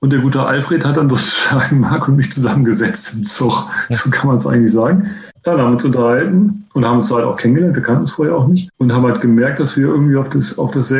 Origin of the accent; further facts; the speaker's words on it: Bremen, Germany; born there; gebürtiger Bremer sogar